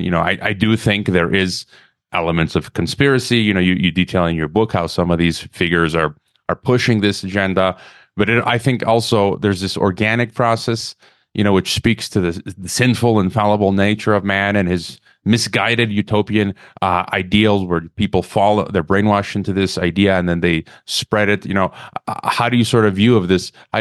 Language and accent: English; United States; now in Mexico; And people are even, other Americans are getting it even worse. And, I had my courses at university here in Mexico taken away for a couple of semesters.